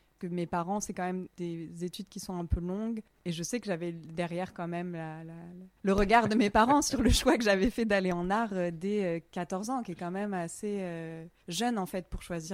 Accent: Bourgogne-Franche-Comté, France; de mon enfance en Bourgogne

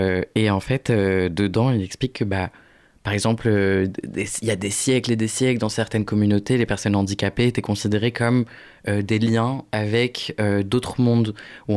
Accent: Poland; Parce que je suis polonais

